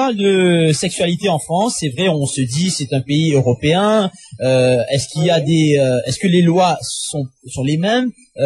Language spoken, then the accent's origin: French; Réunion; Excusez-moi de vous déranger, je viens de La Réunion